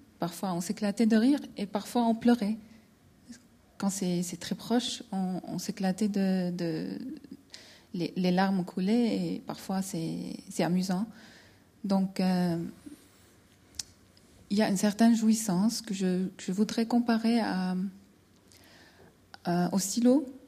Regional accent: Lebanon; Moi, je suis libanaise, j'ai vécu la guerre, plusieurs guerres en fait.

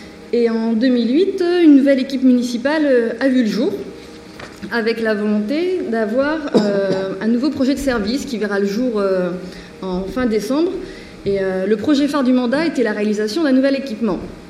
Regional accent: Hauts-de-France, France; puisque je suis originaire du Nord

